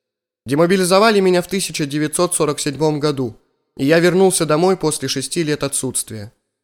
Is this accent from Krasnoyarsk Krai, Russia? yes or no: no; Zlatoust, Chelyabinsk Oblast, Russia; born there; Я родился в Златоусте в 1922 году.